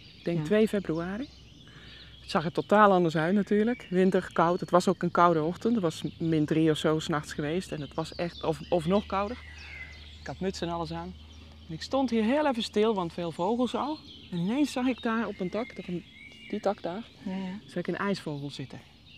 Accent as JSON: {"language": "Dutch", "town": "Helsinki", "region": "Uusimaa", "country": "Finland", "tie": "born or raised there", "moved": "as an adult", "said": "Ik ben in Helsinki opgegroeid, geboren en opgegroeid. Tot mijn 19e ongeveer gewoond."}